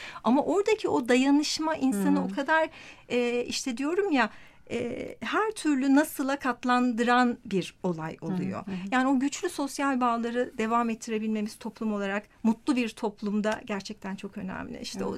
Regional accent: Mersin, Turkey; Yok, hayır, Mersinliyim ben.

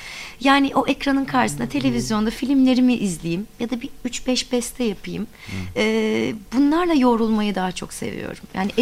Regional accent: Bodrum, Muğla, Turkey; Ve daha sonra Bodrum'da büyüdüm ben. Bodrum'un merkezinde büyüdüm.

